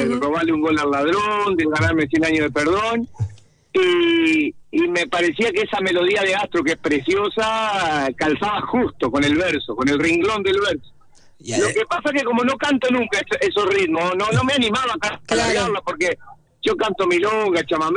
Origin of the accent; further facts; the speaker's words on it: Santa Fe, Argentina; now in Santa Rosa, Argentina; Yo soy santafesino, pero vivo en La Pampa, en la provincia de La Pampa, vivo en Santa Rosa.